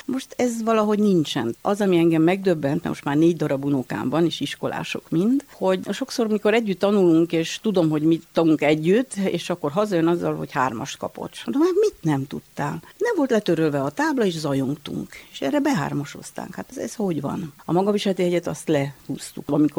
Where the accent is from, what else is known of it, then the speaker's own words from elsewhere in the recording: Arad, Arad County, Romania; Szórványról származom, ugye, Aradról.